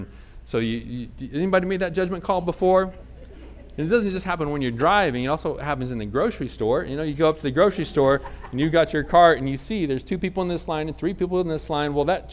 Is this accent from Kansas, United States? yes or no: no; Indianapolis, Indiana, United States; I told you I was from Indiana. Indianapolis is my home, a little Midwest boy. And I was a little city kid.